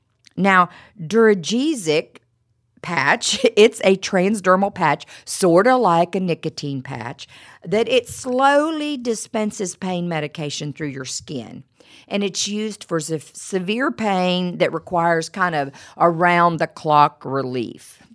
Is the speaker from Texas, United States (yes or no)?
no; West Virginia, United States; moved away as an adult; we grew up in West Virginia, not a very religious part of the country. We didn't go to church.